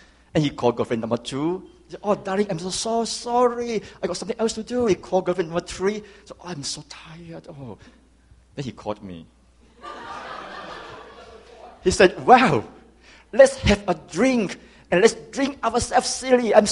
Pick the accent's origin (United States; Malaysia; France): Malaysia; I was born and raised in Malaysia. In Malaysia, being a Chinese is not so pleasant.